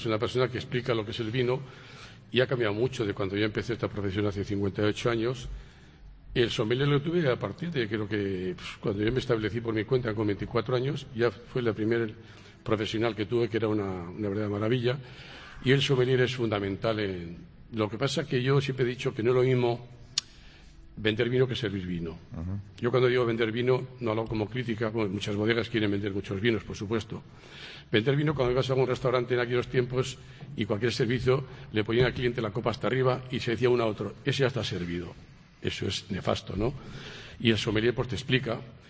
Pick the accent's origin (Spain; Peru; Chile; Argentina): Spain; La Rioja; bien porque soy amante de los vinos, bien porque soy riojano